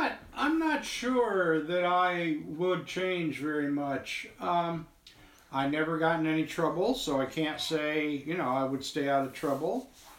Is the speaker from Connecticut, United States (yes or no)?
no; Trumansburg, New York, United States; I was born on a farm near Trumansburg, New York. I was born in December of 1944. My father was a full-time farmer. My mother raised four children. I went to school in Trumansburg Central School.